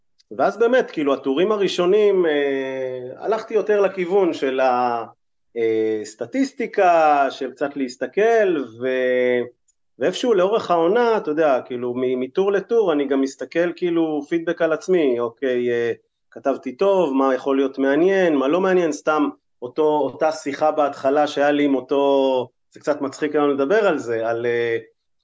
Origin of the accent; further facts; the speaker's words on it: Yokneam, Northern District, Israel; now in Kiryat Ata, Israel; אוקיי, אז קודם כל, אני במקור מיוקנעם. לפני 8 שנים עברתי עם אשתי לגור פה בקריית אתא.